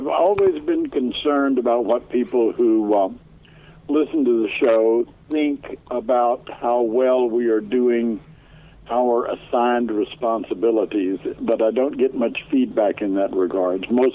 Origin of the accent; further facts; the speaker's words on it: Houston, Texas, United States; Lived through the North Shore area whenever I was about 5 years old and spent the rest of my time out there.